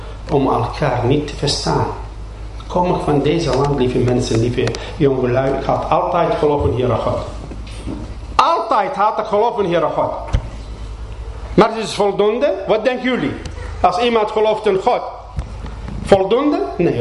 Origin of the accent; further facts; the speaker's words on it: Babylon, Babil, Iraq; first language Arabic; Dutch is a second language; now in Netherlands; Ik kom uit Babylon.